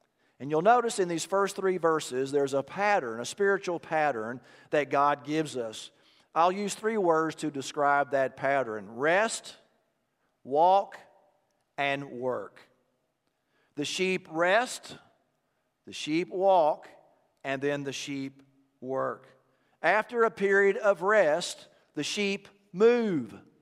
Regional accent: Texas, United States; Growing up in Texas, there were many cattle ranches

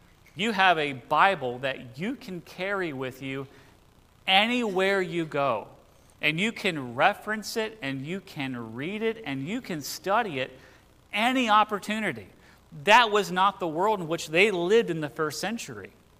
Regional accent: Virginia, United States; I grew up in the East Coast of Virginia. I didn't know college football was even a thing that people cared about.

